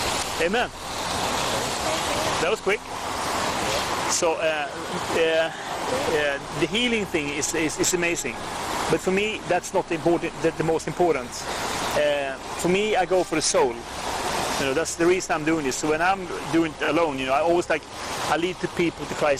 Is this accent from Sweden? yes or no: yes; Sweden; English is a second language; I'm from Sweden, so I don't speak Portuguese.